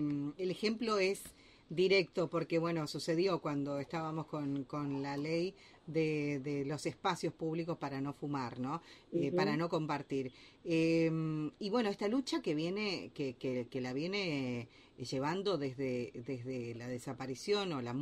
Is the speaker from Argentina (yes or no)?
yes; Argentina; como argentinos